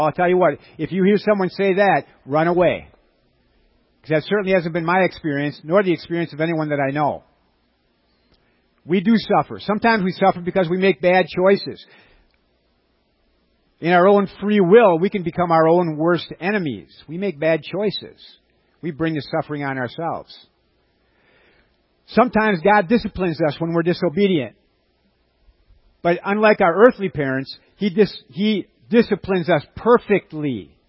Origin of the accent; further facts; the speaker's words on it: Racine, Wisconsin, United States; in my hometown, Racine, Wisconsin